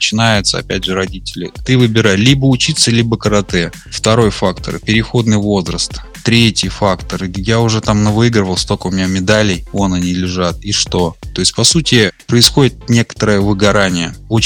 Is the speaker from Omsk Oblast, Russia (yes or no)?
no; Tolyatti, Samara Oblast, Russia; мой первый вид спорта, это был хоккей в родном городе Тольятти